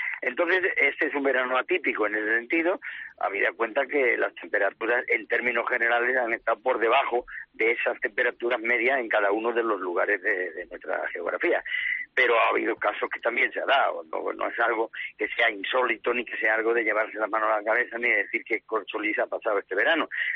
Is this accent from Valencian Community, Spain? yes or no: no; Seville, Andalusia, Spain; que 33 en La Coruña yo diría que son más que los 40 que se alcanzaron ayer en mi tierra, que Sevilla, ¿no?